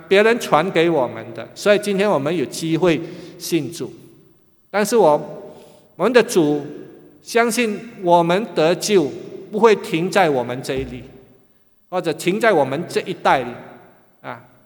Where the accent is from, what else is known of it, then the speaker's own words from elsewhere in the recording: Singapore; born there; 虽然我生在新加坡啊，但是我老家在海南，